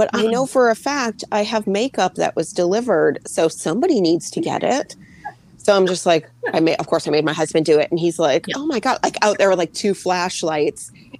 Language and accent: English; New England, United States; maybe just growing up in New England, like seeing so many apple orchards off season